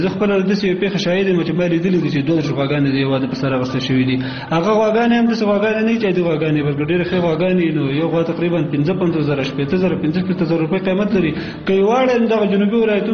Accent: Kunar, Afghanistan; زه اصلا د کونړ ولایت اوسیدونکی یم ګورم په نورستان کې وخت هم تیر کړی

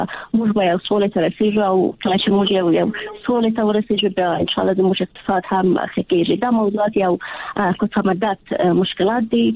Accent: Afghanistan; موږ د افغانستان خلک یو

